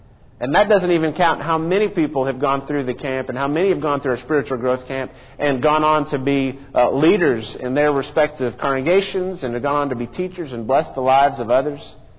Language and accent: English; Memphis, Tennessee, United States; I grew up in the Memphis area, and a lot of people came to Memphis to see Graceland, to see where … lived, to see that place.